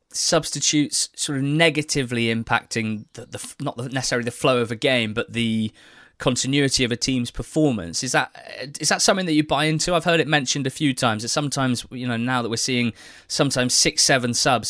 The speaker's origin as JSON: {"language": "English", "region": "England", "country": "United Kingdom", "said": "we as English people and England fans were very excited about"}